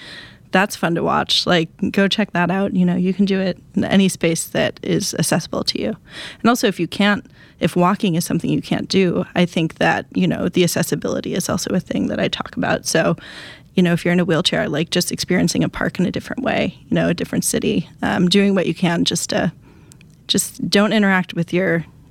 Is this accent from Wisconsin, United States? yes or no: yes; Wisconsin, United States; I'm from Wisconsin. I'm trying to think of the one thing that I haven't been to that would be big and noteworthy.